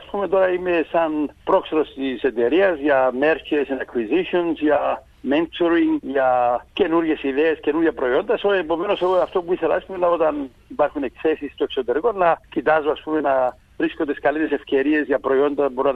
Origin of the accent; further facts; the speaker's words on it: Achna, Famagusta District, Cyprus; το οποίο για τώρα 10 χρόνια γράφει Άχνα πάνω. Δεν μπορεί να πάει παραπάνω από τότε. Δεν το ξεχνάω το χωριό μου για τίποτ